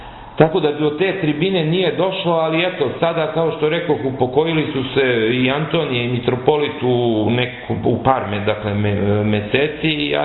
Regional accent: Kraljevo, Raška District, Serbia; now in Belgrade, Serbia; ja sam dakle rodom iz Kraljeva, živim ovde u Beogradu četvrt vek

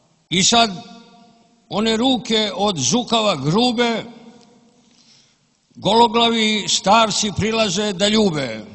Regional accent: Valjevo, Šumadija and Western Serbia, Serbia; Ja sam stigao iz Valjeva

